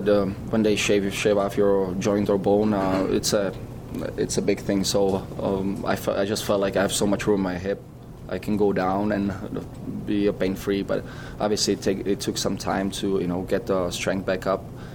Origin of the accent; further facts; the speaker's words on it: Czechia; I'm from Czech.